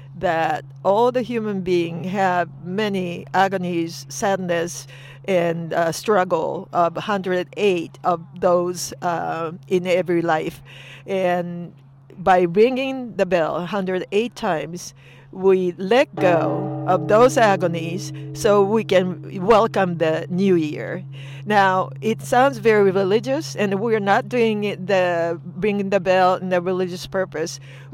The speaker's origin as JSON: {"language": "English", "region": "Tokyo", "country": "Japan", "second_language": "English", "lives_now": "United States", "said": "Yes, I am from Tokyo."}